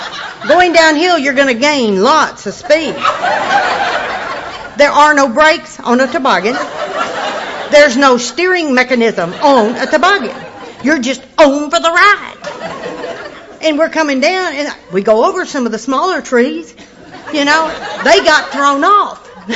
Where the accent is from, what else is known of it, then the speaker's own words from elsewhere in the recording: Arkansas, United States; Well, you know, I was from Arkansas. We didn't have Christmas tree farms and stuff like